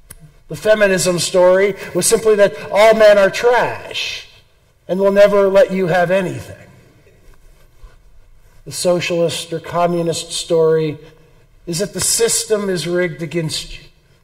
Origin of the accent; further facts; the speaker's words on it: Illinois, United States; Growing up in Illinois, we had all of the Abraham Lincoln stories